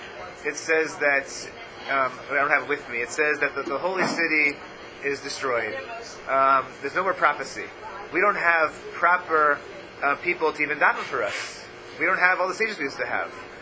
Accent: Atlanta, Georgia, United States; I grew up in Atlanta, a publication called Torah from Dixie, it was called.

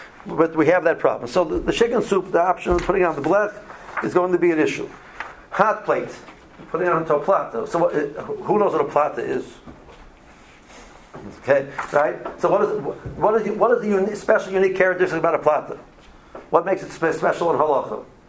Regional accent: Cleveland, Ohio, United States; When I grew up in Cleveland, in the summer, snow started in October.

